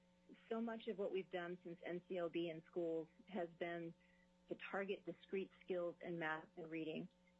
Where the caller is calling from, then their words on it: Sitka, Alaska, United States; I am calling from Sitka, and I'm speaking for myself today.